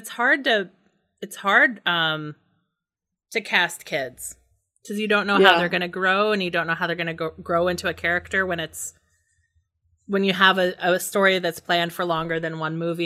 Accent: Indiana, United States; every single thing in that book that's scary is what was scary about growing up in Indiana in the 80s, which is where I grew up.

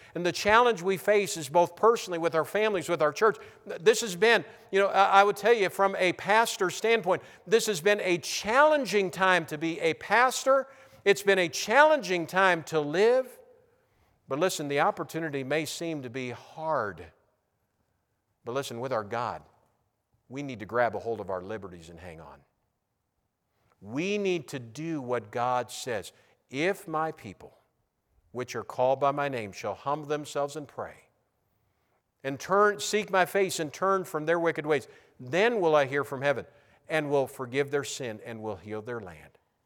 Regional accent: United States; I'm free as an American, but I'm also free because I'm a Christian.

